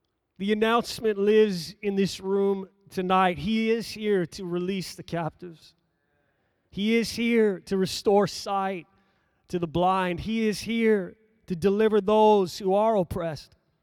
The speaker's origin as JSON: {"language": "English", "country": "Ireland", "said": "In case you're wondering, no, I'm not Aaron Boyd, although I am Irish."}